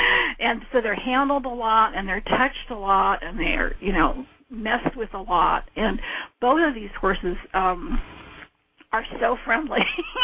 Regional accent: San Francisco, California, United States; when I was a kid, I was raised in San Francisco. I was on a hill.

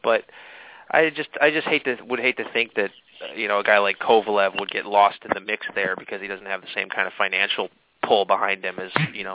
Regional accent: Chicago, Illinois, United States; you know, from my hometown of Chicago.

